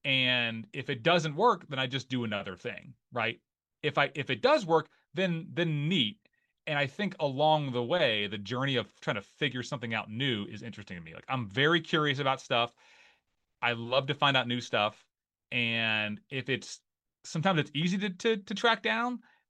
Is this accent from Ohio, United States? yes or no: yes; Ohio, United States; moved away as an adult; I'm not from North Carolina, as you can tell by my accent. I'm from Northeast Ohio, where it's cloudy.